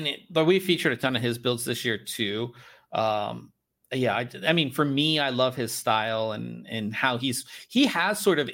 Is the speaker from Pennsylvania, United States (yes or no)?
yes; Pittsburgh, Pennsylvania, United States; I'm from Pittsburgh, so black and gold can never go wrong either.